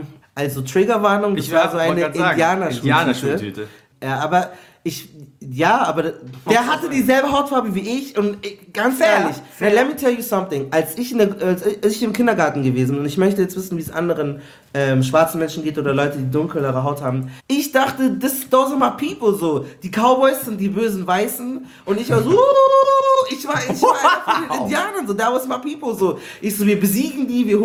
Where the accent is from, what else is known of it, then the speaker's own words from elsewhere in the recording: Munich, Bavaria, Germany; Aber ich bin auch aus München.